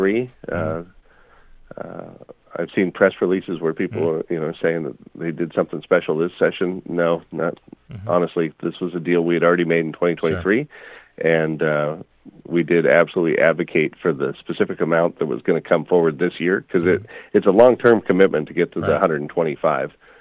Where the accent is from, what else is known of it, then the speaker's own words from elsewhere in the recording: Tigard, Oregon, United States; I grew up in Tigard. He lived literally up the hill, and his son and I used to play ball out in front